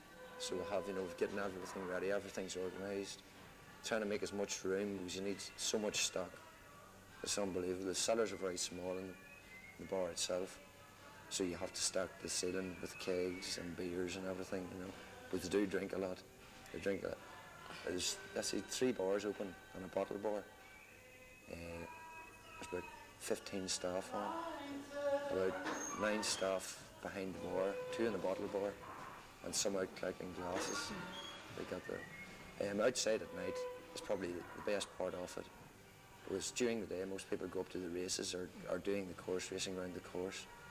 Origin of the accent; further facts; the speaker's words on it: Ireland; I'm from Ireland and I'm a full-time barman